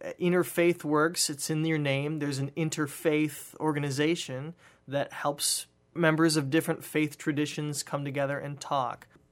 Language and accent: English; United States; I'm an American, and I hardly understand how to navigate